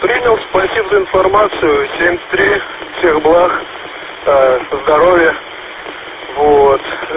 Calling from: Ryazan, Ryazan Oblast, Russia; Вот, как меня принимаете? Я из Рязани.

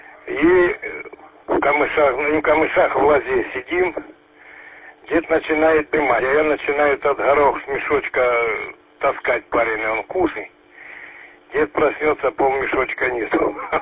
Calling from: Kislovodsk, Stavropol Krai, Russia; Кисловодск

